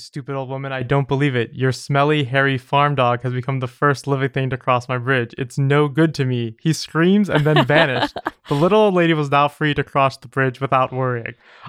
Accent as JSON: {"language": "English", "region": "England", "country": "United Kingdom", "lives_now": "Wales, United Kingdom", "said": "I'm from England, but now live in Wales. I went to university in a small seaside university on the coast of Wales called Aberystwyth."}